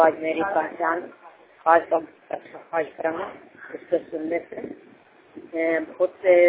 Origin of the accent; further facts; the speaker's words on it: Bihar, India; मैं जिला पंचायत की हूँ। मेरा गांव सुना है, जिला नालंदा ब्लॉक हिलता है।